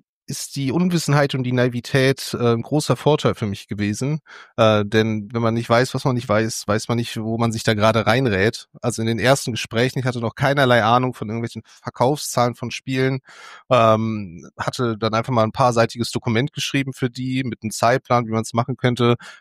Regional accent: Bergisch Gladbach, North Rhine-Westphalia, Germany; born there; Er ist auch gebürtiger Bergisch Gladbacher, da wo der Verlag auch sitzt und wo ich jetzt auch wieder wohne.

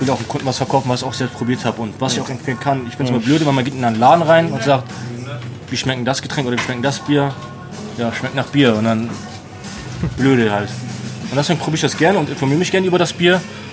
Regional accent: Hamburg, Germany; Als Hamburger

